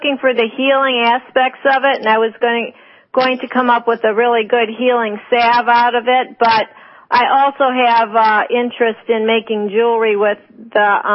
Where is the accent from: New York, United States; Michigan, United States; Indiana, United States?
Michigan, United States; I'm from Michigan.